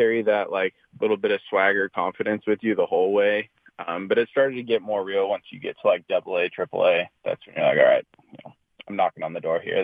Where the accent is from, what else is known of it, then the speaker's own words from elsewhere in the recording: West Covina, California, United States; Yeah, I'm more, I grew up in West Covina, and then, like you said, went to college in San Diego.